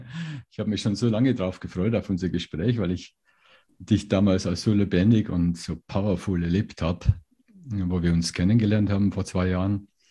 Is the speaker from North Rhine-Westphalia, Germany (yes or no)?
no; Bavaria, Germany; In der Nähe von Regensburg.